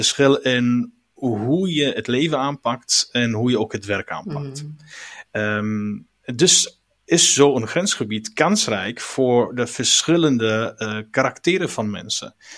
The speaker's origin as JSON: {"language": "Dutch", "country": "Italy", "tie": "born or raised there", "second_language": "Dutch", "moved": "yes", "lives_now": "Netherlands", "said": "ich bin Europäer in Hart und Ziel. Vader was Duits, moeder is Zweeds. Ik ben in Italië opgegroeid."}